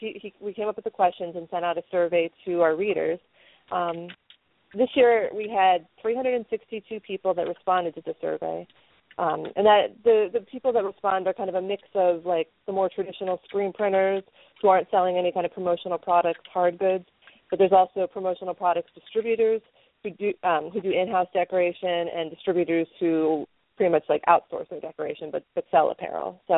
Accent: Philadelphia, Pennsylvania, United States; You know what? I'm from the Philadelphia area, but I don't go in for the cheese whiz.

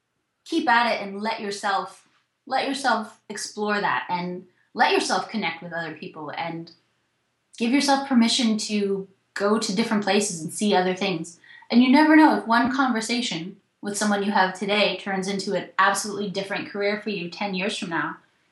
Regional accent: United States; And that was one of the first things that I realized as an American.

